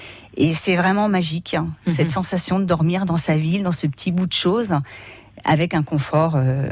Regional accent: Nantes, Pays de la Loire, France; born there; Je suis nantaise, j'habite pas à Nantes, mais je suis nantaise de naissance.

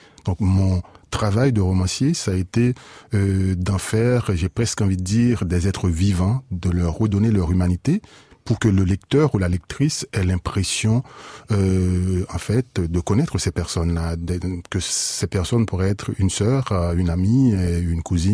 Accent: Haiti; moi, en tant qu'Haïtien, en tant que Caribéen

